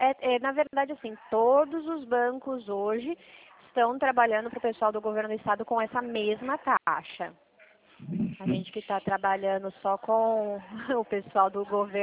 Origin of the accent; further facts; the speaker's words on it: Dracena, São Paulo, Brazil; Eu sou aqui de Dracena. A minha central fica, a minha agência fica. Sou aqui do interior.